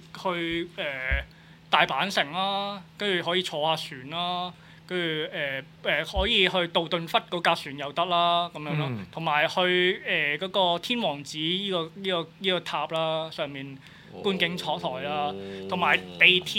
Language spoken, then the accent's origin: Cantonese; Hong Kong; 好彩即係好彩，我哋香港人識寫中文咁樣